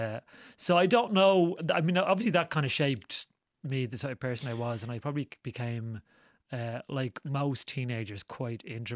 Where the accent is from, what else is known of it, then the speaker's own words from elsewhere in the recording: Santry, Leinster, Ireland; I grew up in Santry.